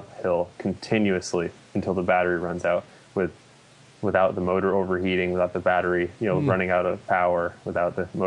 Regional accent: California, United States; we grew up in Northern California too

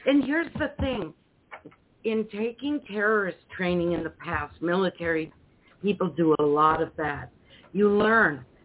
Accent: Chicago, Illinois, United States; also born or lived in Minnesota; We're originally from Minnesota. I personally, growing up, I spent a lot of time in Illinois, Chicago and surrounding areas.

